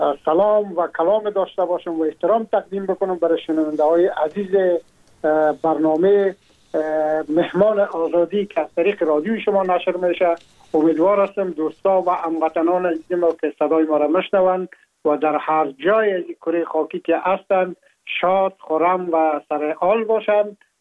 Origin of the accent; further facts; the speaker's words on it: Afghanistan; moved away as an adult; now in France; ما هم در جمع عمو مردمایی بودم که از افغانستان بر آمدم و تقریبا این 3.5 سال میشه که ما در فرانسه زندگی میکنم